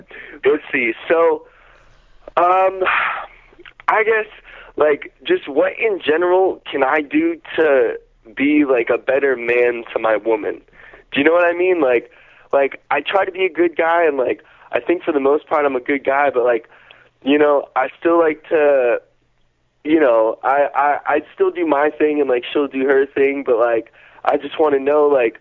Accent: San Diego, California, United States; I'm from the San Diego area.

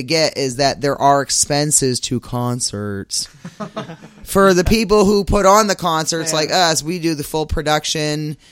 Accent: Maine, United States; We're from Maine.

